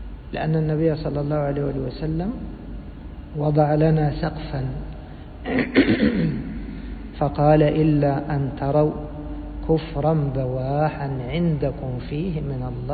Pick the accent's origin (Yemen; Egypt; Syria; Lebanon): Egypt; في بلدنا مصر